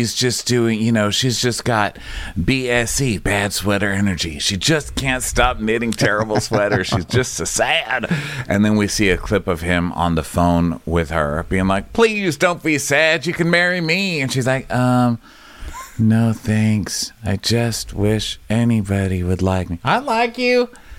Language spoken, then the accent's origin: English; Texas, United States; I mean, I am from Texas, okay? I do know. I've talked many times about the power of the blonde here in Texas.